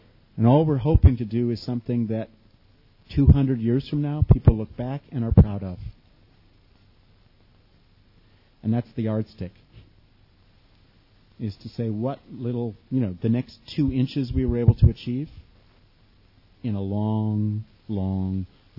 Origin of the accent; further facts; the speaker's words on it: United States; For one thing, because I'm from America and I don't get it